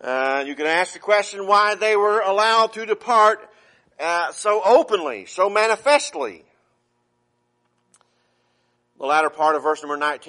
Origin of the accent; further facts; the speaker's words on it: the South, United States; I grew up in the South, and in the Baptist churches I grew up in, if the pastor said, I feel an unction, that means he's about to preach.